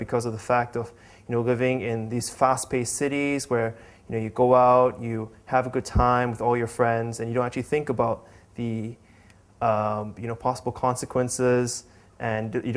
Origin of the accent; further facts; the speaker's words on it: Kuala Lumpur, Malaysia; also born or lived in Canada; I'm from Kuala Lumpur, born and bred. I lived in Canada for a couple of years when I was younger.